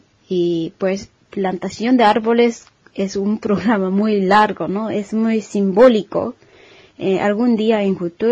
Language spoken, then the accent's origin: Spanish; Japan; Spanish is a second language; soy de Japón, soy japonesa.